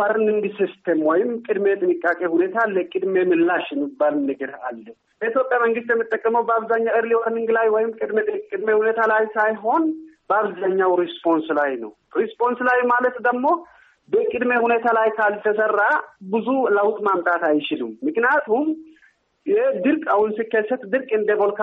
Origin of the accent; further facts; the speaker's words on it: Oromia, Ethiopia; እንደሚታወቀው ይህል ውስጥ አሁን ለቦረና ምሬም እዛ አካባቢ ከበፊትም ሰርቼም ስለማያውቅ ከዛ በኋላ አሁንም ደግሞ በሪሰርችም እዛ አካባቢ ስለሚሰራ ስለሚያውቅ ተወልጄ ያደግኩትም እዛ ስለሆነች በደንብ ነው የሚያውቁ።